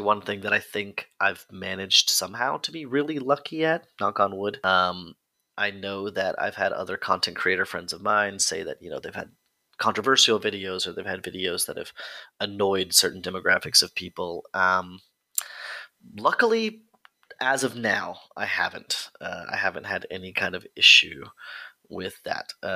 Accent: United States; Of course, I'm never going to stop being American. I'm always I'm likely always going to be the loudest person in the room. I'm likely always going to be, this kind of over the top caricature of a person because that's just where I'm from

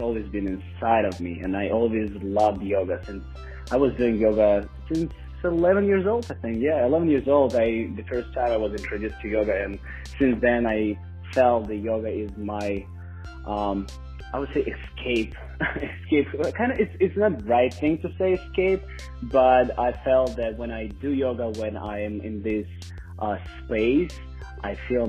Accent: Russia; English is a second language; moved away as an adult; also born or lived in New York / Chicago; now in Los Angeles, United States; I'm from Russia. I came to United States, I would say like 5 years ago.

